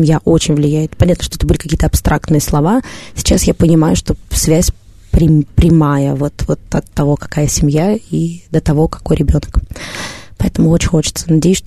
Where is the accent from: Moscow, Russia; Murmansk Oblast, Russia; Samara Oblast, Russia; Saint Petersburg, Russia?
Moscow, Russia; accent: Moscow; для меня, как для москвички, я понимаю, что, очевидно, для коллег и учеников мой московский говор таким же шоком явился, как для меня их говор.